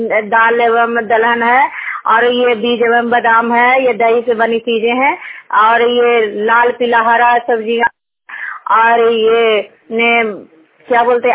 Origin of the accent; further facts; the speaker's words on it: Nalanda, Bihar, India; मैं गंगता की हूँ, हरनौत ब्लॉक और जिला नालंदा का निवासी हूँ।